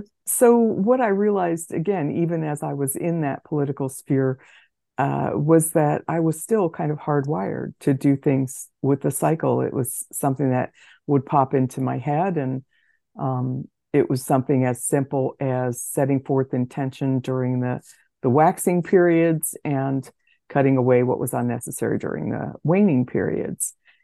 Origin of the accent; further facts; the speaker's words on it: Princeton, New Jersey, United States; moved away as an adult; also born or lived in Los Angeles / Kentucky / Chicago; now in Wisconsin, United States; I was raised in Princeton, New Jersey. I moved to Los Angeles, where I went to college, and then ended up taking a job in Kentucky and moved from there to Chicago and from Chicago to Wisconsin.